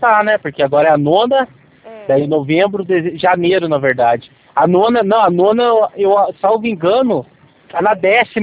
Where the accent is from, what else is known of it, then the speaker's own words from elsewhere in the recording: Taubaté, São Paulo, Brazil; Ah, Campinas, eu sou de Taubaté.